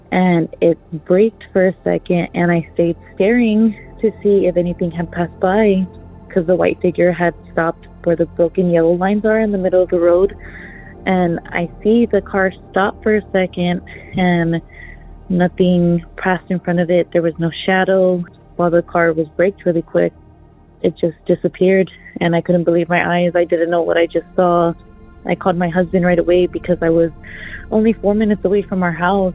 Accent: San Antonio, Texas, United States; I'm from San Antonio, Texas.

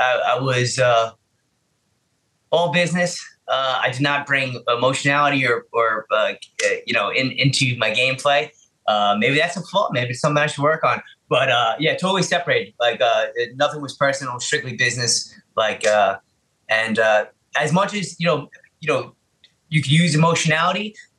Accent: Bronx, New York, United States; Like he's from Philly, I'm from the Bronx.

